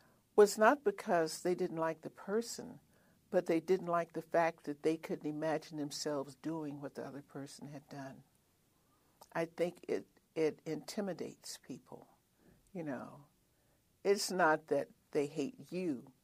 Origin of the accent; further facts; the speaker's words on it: Compton, California, United States; now in Mount Vernon, United States; And it was a great climb for me because I'm from Compton. So to go from Compton to live on the Potomac in a house in Mount Vernon is a huge climb.